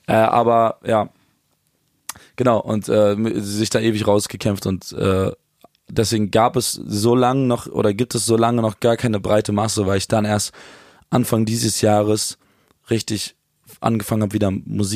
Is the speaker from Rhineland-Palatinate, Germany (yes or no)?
no; Berlin, Germany; wenn man Berlin mit der richtigen Liebe als Berliner Junge begegnet